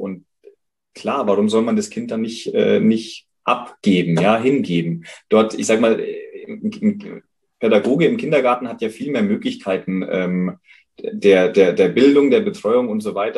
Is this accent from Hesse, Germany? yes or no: no; Ebersberg, Bavaria, Germany; unsere Gesellschaft hier in Deutschland, in Bayern, bei uns in Ebersberg, ja, ist ja ständig im Wandel.